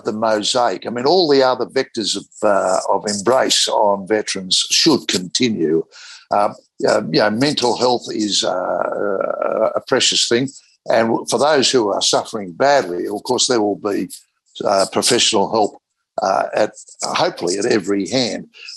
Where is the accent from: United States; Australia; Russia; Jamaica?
Australia; Part of being an Australian is if you've got interest in sport, whether you play it or you just help, you love the idea that you're part of a tribe.